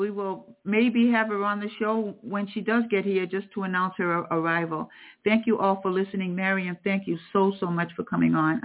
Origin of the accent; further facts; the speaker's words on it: Massachusetts, United States; You know, I was born and raised on Cape Cod